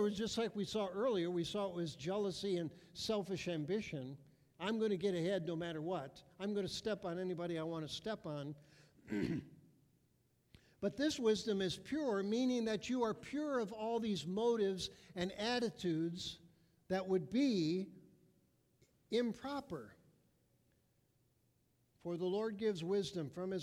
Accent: Cleveland, Ohio, United States; I've lived in the country now since 89. I grew up in Cleveland, big city, but I love living in the country.

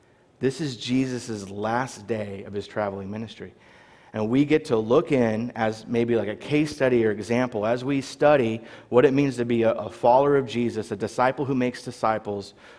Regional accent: United States; well, I'm an American, like, I don't know if that's going to cause a problem.

